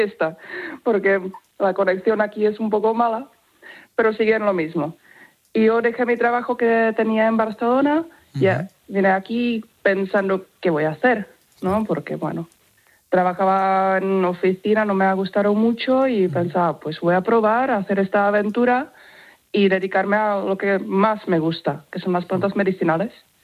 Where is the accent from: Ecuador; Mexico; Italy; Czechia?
Czechia; Spanish is a second language; moved away as an adult; now in Spain; No, soy de República Checa, pero llevo viviendo en España unos 11 años.